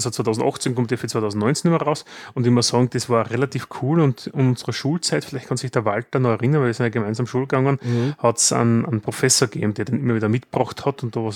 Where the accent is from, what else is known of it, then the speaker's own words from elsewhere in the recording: Austria; sondern auch, wenn wir als Österreicher woanders sind.